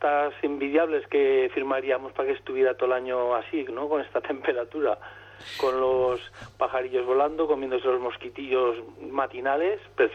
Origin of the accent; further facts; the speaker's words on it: Tarazona, Aragon, Spain; empecé haciendo cosillas de mi pueblo, que hay otra página que se llama Pateando Tarazona